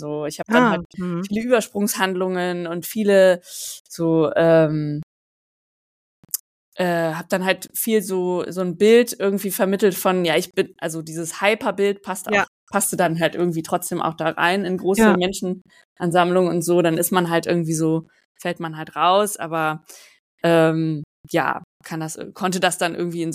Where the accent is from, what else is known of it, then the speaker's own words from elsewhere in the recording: Cologne, North Rhine-Westphalia, Germany; ich komme ja aus Köln